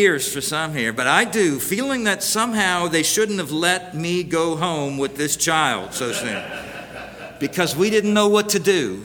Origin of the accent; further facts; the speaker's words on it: Florida, United States; also born or lived in West Indies; I grew up in Florida. I'd only seen earthquakes and their aftermath on TV. We moved to the West Indies and lived in the islands for 7 years.